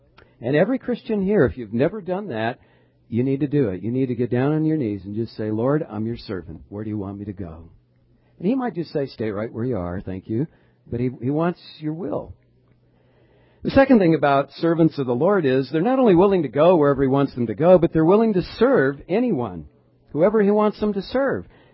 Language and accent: English; California, United States; And I'm from Southern California. I like the mountains and the beach and all of that good stuff.